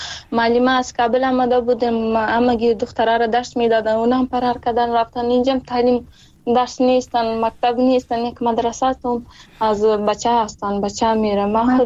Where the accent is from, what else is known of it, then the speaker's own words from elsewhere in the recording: Afghanistan; Persian is a second language; ما از افغانستان هستیم، همین جا مجر شدیم